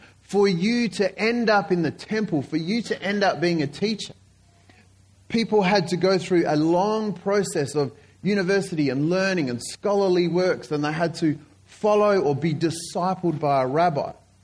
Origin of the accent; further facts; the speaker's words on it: Bentley, Western Australia, Australia; It's a real privilege to be here with you today. I'm from Bentley, and so it's really nice to be. I live north of the river